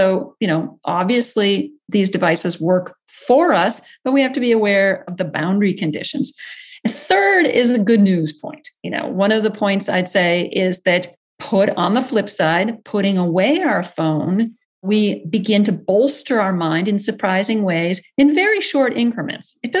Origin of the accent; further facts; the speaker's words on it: Massachusetts, United States; I was always very interested in the world beyond the small town where I grew up in Massachusetts.